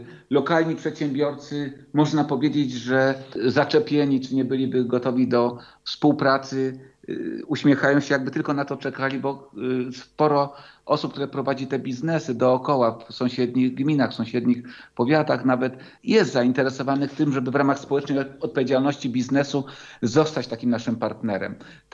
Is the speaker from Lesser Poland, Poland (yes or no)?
yes; Kraków, Lesser Poland, Poland; Ja z Krakowa przyjechałem tutaj